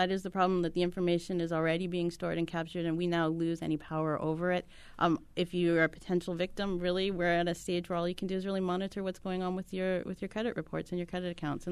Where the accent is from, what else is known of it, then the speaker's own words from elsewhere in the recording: Canada; now in United States; I'm actually a Canadian. I've only been down here for 2 years now.